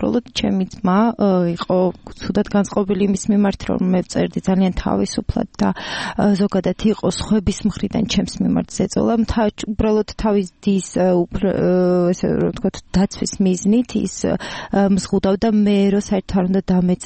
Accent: Tbilisi, Georgia; მე თვითონ თბილისში დავიბადე, გავიზარდე, მიუხედავად იმისა, ძალიან ისე თბილისური ოჯახი არ მყავს.

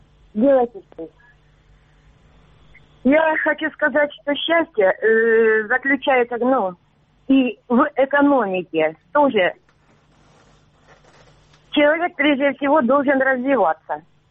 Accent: Kherson Oblast, Ukraine; Переселенка, Херсонская область.

